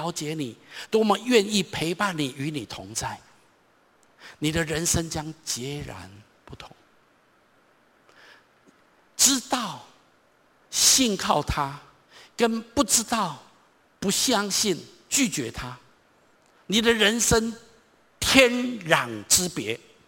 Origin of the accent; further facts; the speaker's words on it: Taichung, Taiwan; 我从小在台中长大，我读立新国小、双十国中、台中一中、东海大学